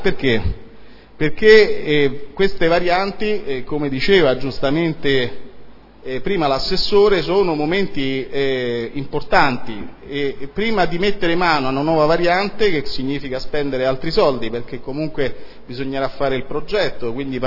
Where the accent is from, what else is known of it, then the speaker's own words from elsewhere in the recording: Sardinia, Italy; Sono sardo, quindi ogni tanto qualcosa mi passa e qualcosa esce fuori.